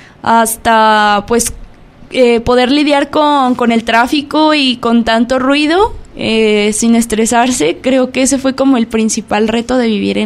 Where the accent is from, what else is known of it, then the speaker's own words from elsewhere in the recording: Guadalajara, Jalisco, Mexico; now in Mexico City, Mexico; a pesar de que vengo de una ciudad, soy de Guadalajara, fue todo un reto vivir en una ciudad tan grande.